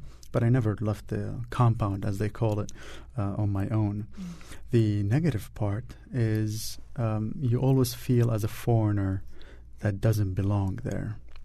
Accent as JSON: {"language": "English", "country": "Saudi Arabia", "tie": "born or raised there", "also_born_or_lived": "Damascus, Syria", "said": "I was born in Damascus, that is correct, but I've only lived there for a month as a baby. Then we quickly moved to Saudi Arabia, where I was raised for 15 years. So I grew up very far away from home."}